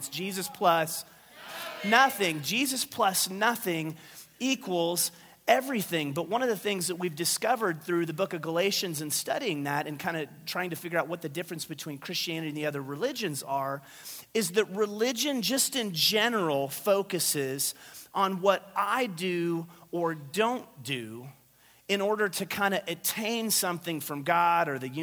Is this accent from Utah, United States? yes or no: yes; Payson, Utah, United States; They had cute girls that went to dances at the Mormon church in my hometown in Payson